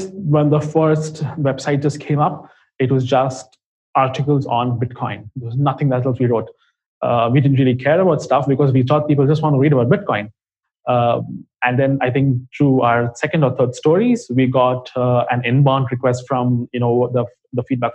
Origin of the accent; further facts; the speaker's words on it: India; English is a second language; Because we are from India, and of course, English is not our first language.